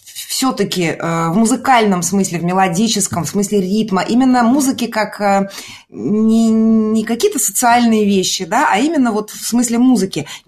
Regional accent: Russia; now in Portugal; я живу в Португалии, где … здесь – это величина, и я из России

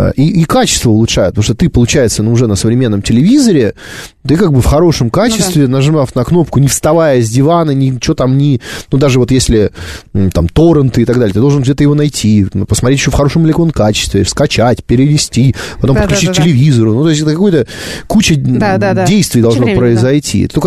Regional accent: Sevastopol, Ukraine; Тем более Севастополь, там, отчасти мой, ну, во многом мой родной город.

